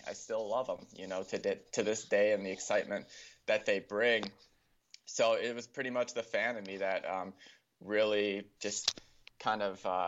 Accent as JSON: {"language": "English", "town": "Kenosha", "region": "Wisconsin", "country": "United States", "tie": "born or raised there", "said": "Kenosha. I was born in Kenosha. I've lived in Kenosha my whole life, so I really don't know any other city."}